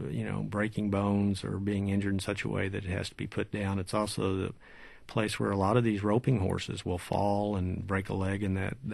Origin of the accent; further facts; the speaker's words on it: Guthrie, Oklahoma, United States; she met my dad at a 89ers Day rodeo in Guthrie, Oklahoma, my hometown, and here I am.